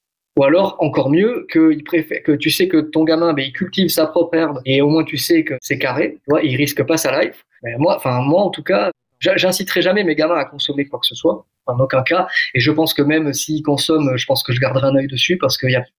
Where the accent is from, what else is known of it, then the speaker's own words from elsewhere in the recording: Southwest France, France; now in Los Angeles, United States; Et pourtant, je viens du Sud-Ouest, tu vois, on mange des foie gras